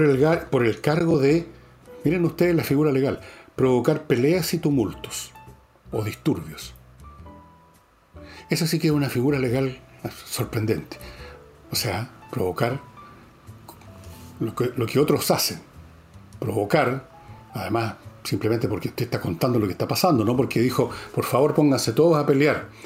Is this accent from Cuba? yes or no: no; Chile; Nosotros somos chilenos, tenemos nada que ver con eso.